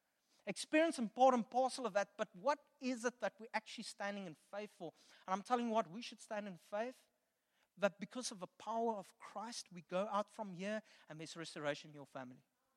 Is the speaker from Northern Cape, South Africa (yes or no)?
yes; Kimberley, Northern Cape, South Africa; born there; I wasn't born there. I was born in Kimberley.